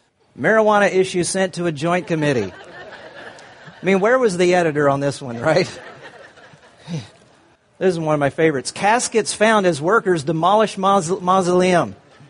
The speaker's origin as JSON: {"language": "English", "town": "Indianapolis", "region": "Indiana", "country": "United States", "said": "I'm from Indianapolis, Indiana."}